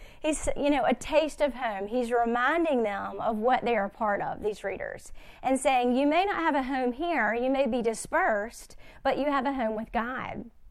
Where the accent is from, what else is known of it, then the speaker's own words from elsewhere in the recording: Alabama, United States; now in Mississippi, United States; I'm from Alabama, but I live in Mississippi now.